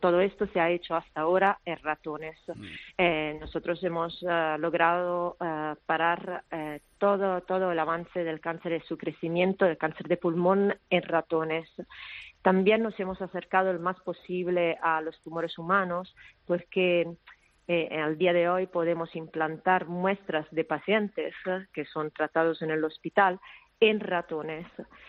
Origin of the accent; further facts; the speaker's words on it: Italy; Mi padre es checo, es de Praga. Yo soy italiana, pero mi padre es checo.